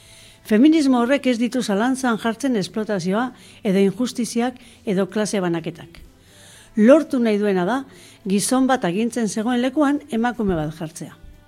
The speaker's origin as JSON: {"language": "Basque", "region": "Basque Country", "country": "Spain", "said": "Emakume euskalduna naizen aldetik, pentsatzen dut oraindik ez dugula formulatu era egokian feminismo horrek estaturik gabeko nazioek behar duten errekonozimendua."}